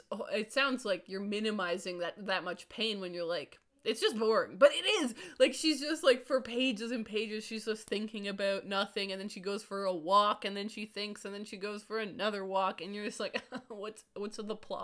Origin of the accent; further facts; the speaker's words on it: Canada; Like, I'm Canadian.